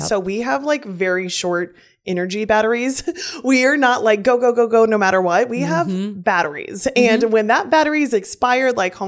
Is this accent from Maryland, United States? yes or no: no; Kansas, United States; moved away; I'm originally from the Midwest in Kansas in a small town on a farm. And we live in Jersey.